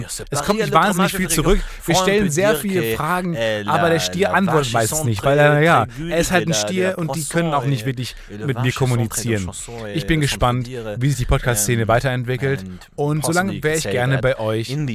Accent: Madrid, Community of Madrid, Spain; born there; German is a second language; ich bin in Madrid geboren

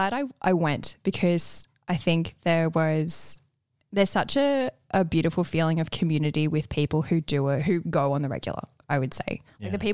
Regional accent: Australia; accent: Australian; I'm going to ask what they think in my very Australian accent.

